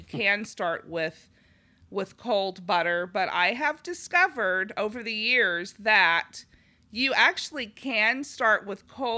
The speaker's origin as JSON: {"language": "English", "town": "Los Angeles", "region": "California", "country": "United States", "tie": "born or raised there", "said": "who we had grown up in large cities, and he's from Minneapolis, I'm from Los Angeles"}